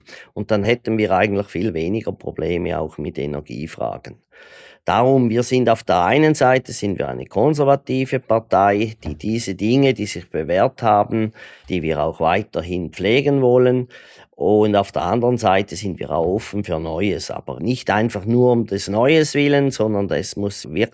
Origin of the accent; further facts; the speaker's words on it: Thurgau, Switzerland; im Thurgau, wo ich herkomme